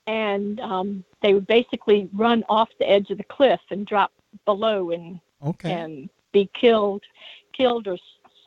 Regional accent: Georgia, United States; totally different from what I grew up with in Georgia.

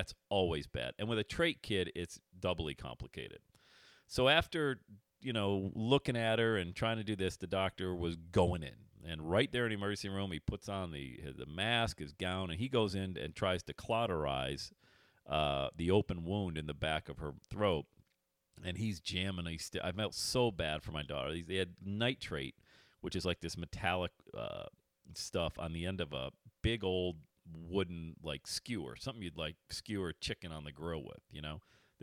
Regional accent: Cincinnati, Ohio, United States; 50% of the airway surgeries that are performed in the world are done right here in my hometown of Cincinnati, Ohio.

